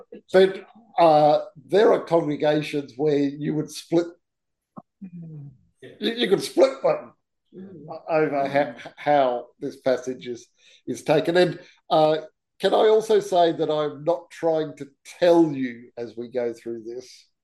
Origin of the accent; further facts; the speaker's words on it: Queensland, Australia; When I was a kid growing up in Queensland, you know, back in the 60s and 70s